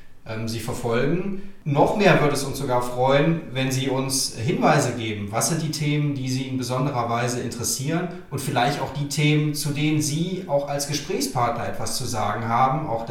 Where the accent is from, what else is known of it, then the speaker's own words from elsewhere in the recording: Rhineland, Germany; born there; 49 Jahre, gebürtiger Rheinländer